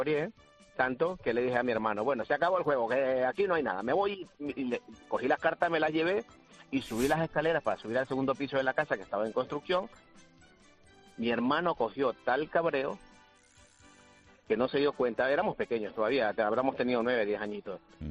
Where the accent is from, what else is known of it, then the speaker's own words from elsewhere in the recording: Ecuador; tiene que ver un poco con otras cosas, que yo soy de Ecuador